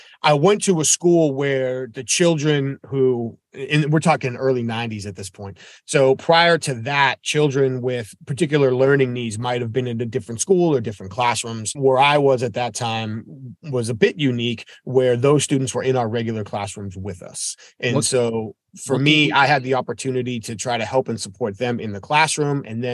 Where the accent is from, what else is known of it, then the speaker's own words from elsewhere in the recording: New Hampshire, United States; Where I grew up in New Hampshire.